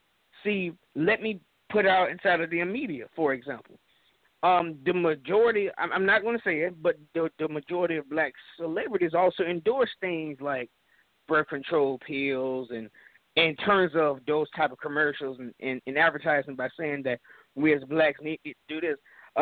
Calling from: Jacksonville, Florida, United States; Jacksonville, Florida.

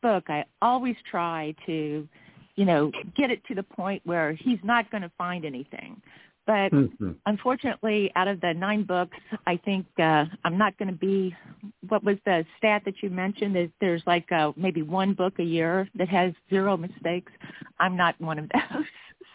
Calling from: California, United States; Hi there. … I'm calling from Southern California.

